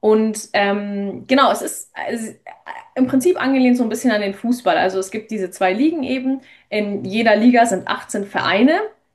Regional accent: Bavaria, Germany; born or raised there

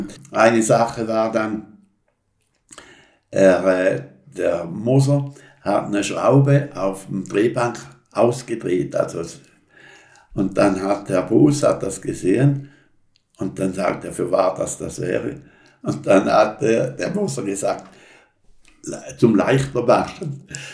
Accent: Switzerland; als Schweizer hat man da immer einen leichten Bonuspunkt.

